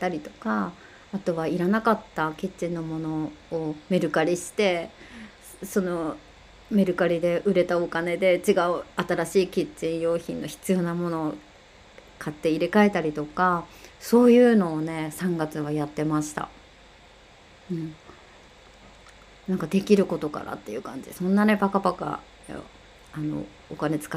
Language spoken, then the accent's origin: Japanese; Hokkaido, Japan; 私北海道出身なので